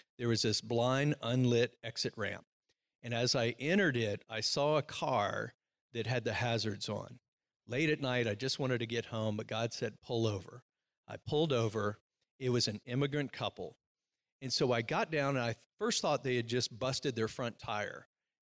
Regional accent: Virginia, United States; When I was a kid growing up in Virginia, 90-degree days, 70% humidity.

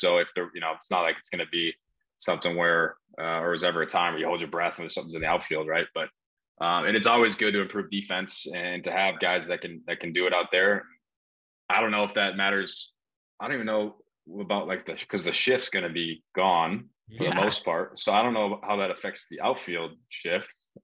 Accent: Wisconsin, United States; You know, Varsho, yeah, he's another Wisconsinite because I grew up in Wisconsin.

